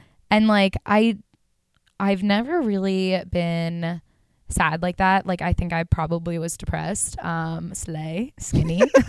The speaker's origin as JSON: {"language": "English", "country": "United States", "said": "And I was like, no, I'm American."}